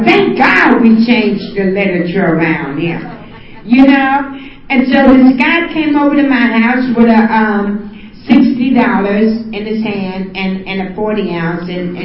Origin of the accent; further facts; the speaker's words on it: San Francisco, California, United States; I'm from San Francisco. I'm a 49er fan